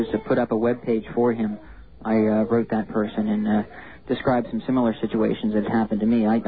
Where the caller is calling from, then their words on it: Philadelphia, Pennsylvania, United States; I'm calling from Philadelphia.